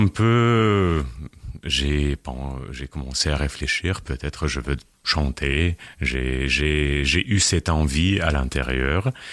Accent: Krasnodar, Krasnodar Krai, Russia; French is a second language; Moi, je viens du sud de la Russie, de Krasnodar. C'est un lieu principal de la région des Cosaques. C'est la région plus chaude de la Russie.

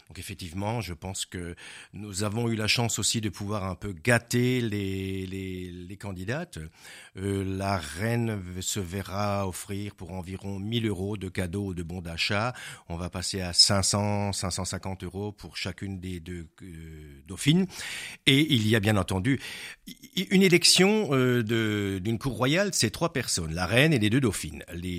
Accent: Colmar, Grand Est, France; chez nous, à Colmar, nous avons décidé une élection au suffrage universel.

